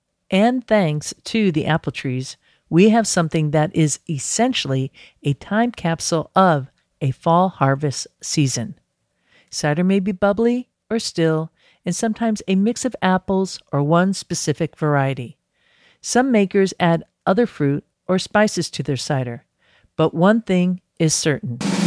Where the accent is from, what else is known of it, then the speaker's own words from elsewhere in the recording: Massachusetts, United States; Back in my home state of Massachusetts is what many call an orchard museum.